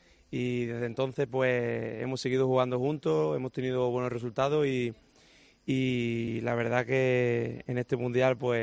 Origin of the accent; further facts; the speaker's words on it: Huelva, Andalusia, Spain; Sí, sí, de Huelva, de Huelva